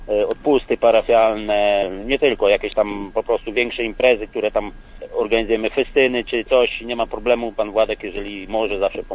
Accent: Mierzeszyn, Pomeranian Voivodeship, Poland; born there; bo jestem urodzony właśnie w Mierzeszynie, tam gdzie pan Władek mieszka, a w tej chwili jestem sołtysem Domachowa

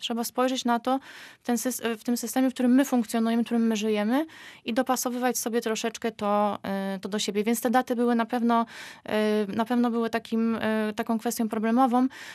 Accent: Pomeranian Voivodeship, Poland; Zresztą no, jesteśmy z Trójmiasta tutaj, nikomu ten temat nie jest obcy.

